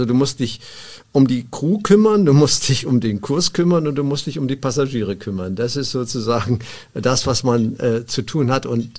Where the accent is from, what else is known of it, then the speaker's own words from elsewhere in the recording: Leipzig, Saxony, Germany; Ich stamme ja aus Leipzig, ich bin Leipziger